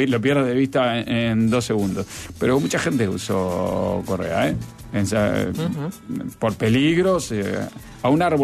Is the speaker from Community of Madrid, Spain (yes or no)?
yes; Madrid, Community of Madrid, Spain; Soy madrileña, hace 20 años viajé a Estados Unidos